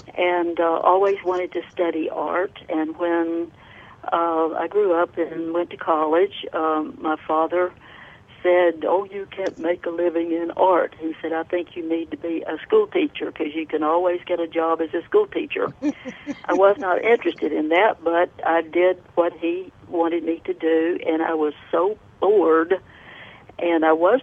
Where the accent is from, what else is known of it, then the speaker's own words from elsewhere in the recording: Aspermont, Texas, United States; born there; now in Alpine, United States; I am Alpine, Texas. I was born in Aspermont, which you probably never heard of. Anyway, I'm in Alpine now.